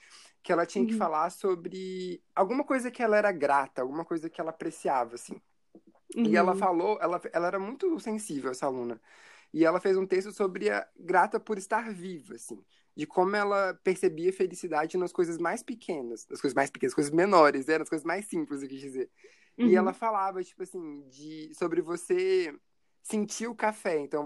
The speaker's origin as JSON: {"language": "Portuguese", "town": "Campinas", "region": "São Paulo", "country": "Brazil", "tie": "born there", "lives_now": "Vila Velha, Brazil", "said": "eu moro em Vila Velha, mas por um acidente geográfico, eu não nasci aqui. Eu nasci em Campinas, interior de São Paulo. Eu nunca morei lá"}